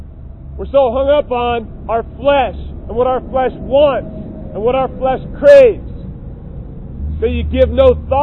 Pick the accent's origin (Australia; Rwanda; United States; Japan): United States; I grew up with it. That's America. I'm an American. I'm a Christian. I believe in God.